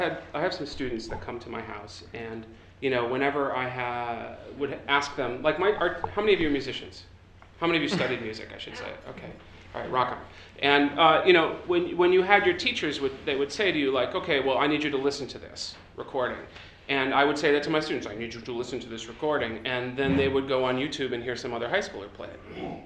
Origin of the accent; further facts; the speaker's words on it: Chicago, Illinois, United States; Because I grew up in Chicago, I don't know what that has to do with anything, but I'm funky that way.